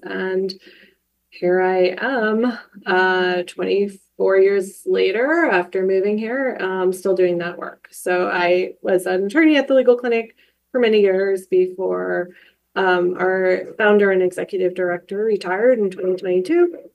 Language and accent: English; Arizona, United States; But it started when I grew up in Arizona and I went to University of Arizona.